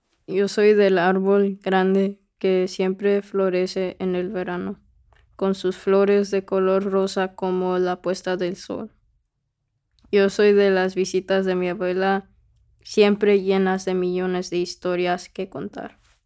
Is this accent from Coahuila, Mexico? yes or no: no; Guanajuato, Mexico; Yo soy de Guanajuato, cual es mi lugar de origen.